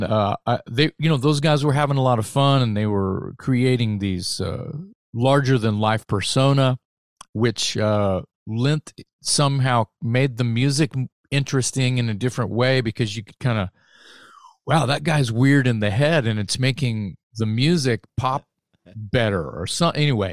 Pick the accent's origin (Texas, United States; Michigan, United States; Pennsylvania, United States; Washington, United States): Texas, United States; Corpus Christi; also born or lived in Austin; I moved to Austin, Texas. I'm from Gulf of Mexico, Corpus Christi, Texas. And I moved to Austin, Texas, when I was about 16 or 17